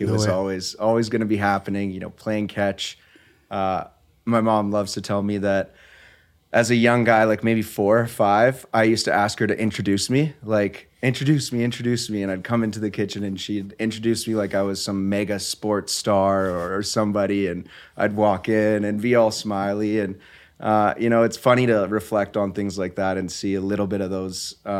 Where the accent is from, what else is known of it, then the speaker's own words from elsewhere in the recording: Calgary, Alberta, Canada; Grew up in Southwest Calgary, Chinook Park area.